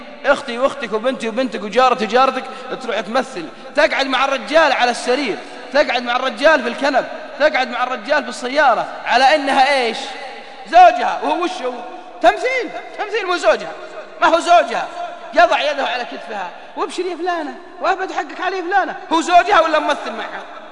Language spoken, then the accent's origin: Arabic; Riyadh, Riyadh Province, Saudi Arabia; ولا عندنا في الرياض وسوق العليا